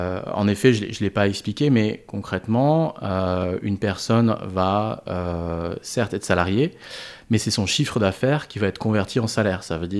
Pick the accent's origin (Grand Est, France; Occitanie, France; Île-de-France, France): Occitanie, France; Montpellier; Puisque nous, donc les deux cofondateurs, Sylvie et moi, on est de Montpellier